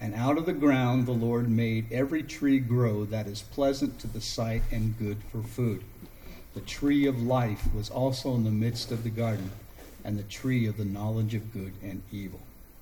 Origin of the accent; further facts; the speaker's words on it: California, United States; I love eucalyptus trees. I grew up with them in California.